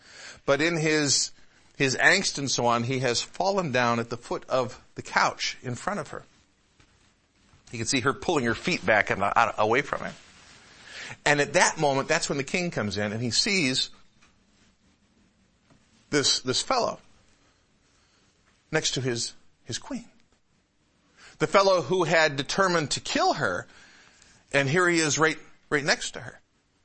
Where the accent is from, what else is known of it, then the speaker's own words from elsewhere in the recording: Midwest, United States; also born or lived in Northeast; Now, I was born in the Northeast, grew up in the Midwest.